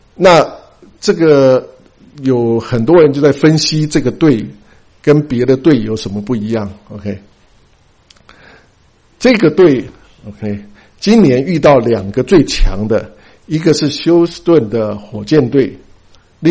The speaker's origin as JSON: {"language": "Chinese", "country": "China", "said": "所以我们中国人真的是太奢侈了，我们太幸福了"}